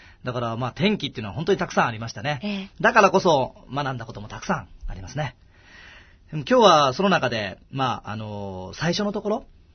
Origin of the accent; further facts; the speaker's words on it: Osaka, Japan; 僕大阪生まれの大阪育ちなんですけども、